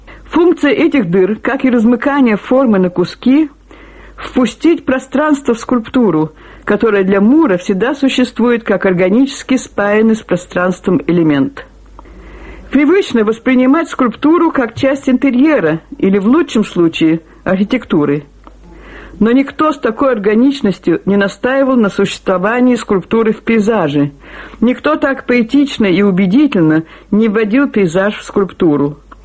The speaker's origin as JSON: {"language": "Russian", "country": "Russia", "tie": "born or raised there", "also_born_or_lived": "England", "said": "С 5 лет и далее, на протяжении полувека, я жила на родине отца в России. Вот уже 2 языка – материнский и отечественный."}